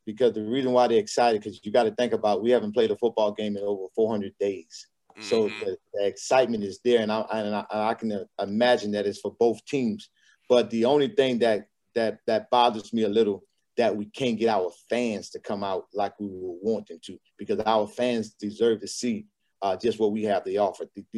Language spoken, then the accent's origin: English; Louisiana, United States; I'm from Louisiana. I had the opportunity to work in the University of Arkansas at Pine Bluff, so that kind of put me with the Tennessee as well as people from Arkansas.